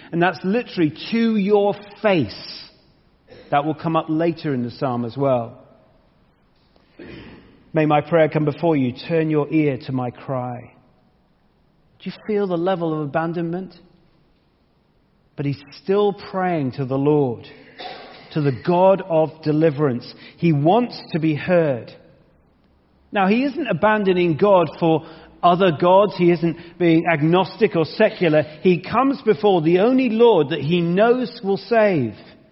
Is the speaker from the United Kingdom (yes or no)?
yes; United Kingdom; because we're quite British and we like outlines